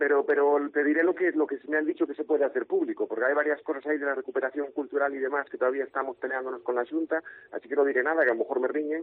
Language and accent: Spanish; Galicia, Spain; mis novelas son homenaje a mi tierra, yo siempre digo soy tojo, soy pizarra, soy granito, soy lo que soy gracias a haberme criado aquí